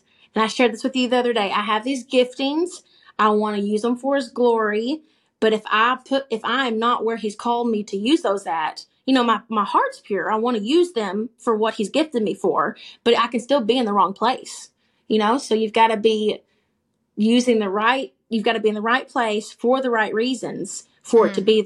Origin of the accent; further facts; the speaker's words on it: Eddyville, Kentucky, United States; went back to my hometown, which I'm from Eddyville, Kentucky, good old Venture River Water Park. And don't blink, you'll miss it. The one stoplight, graduated with 60.